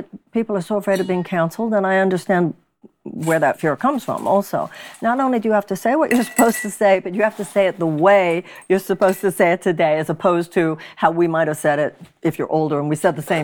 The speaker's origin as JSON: {"language": "English", "region": "Texas", "country": "United States", "tie": "born or raised there", "said": "Well, that's Texas, my home state, so I can say it."}